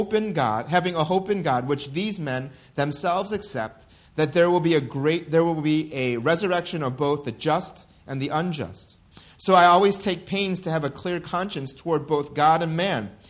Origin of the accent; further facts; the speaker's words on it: United States; Growing up in the United States, for me as an Asian American, I experienced that often.